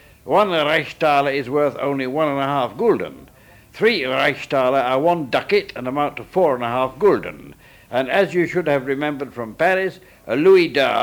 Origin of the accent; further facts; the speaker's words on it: United Kingdom; accent: British; I usually make a point when I speak in the United States of apologizing for my British accent